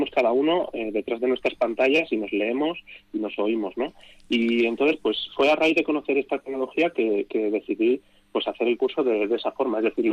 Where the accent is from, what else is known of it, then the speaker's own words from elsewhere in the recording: Madrid, Community of Madrid, Spain; moved away; en ese darnos tiempo pues empecé a enredar, como decís aquí, porque yo soy de Madrid